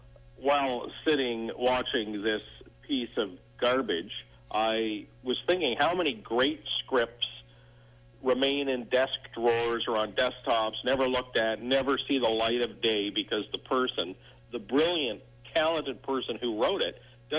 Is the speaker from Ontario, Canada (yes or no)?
yes; Scarborough, Ontario, Canada; I grew up in Scarborough, and believe it or not, there's a lot of Scarborough humor in those movies